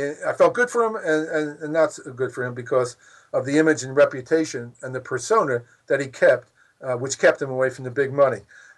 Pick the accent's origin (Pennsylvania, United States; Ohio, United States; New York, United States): Pennsylvania, United States; Philadelphia; I grew up in Philadelphia and I watched Allen Iverson